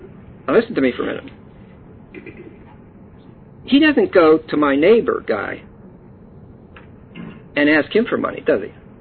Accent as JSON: {"language": "English", "town": "East Pittsburgh", "region": "Pennsylvania", "country": "United States", "tie": "born or raised there", "said": "When I was 3 years old, I was raised in East Pittsburgh in a tenement house."}